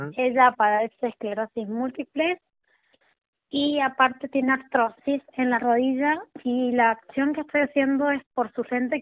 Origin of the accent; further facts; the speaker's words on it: Montecaseros, Mendoza, Argentina; Yo soy de Montecasero, San Martín.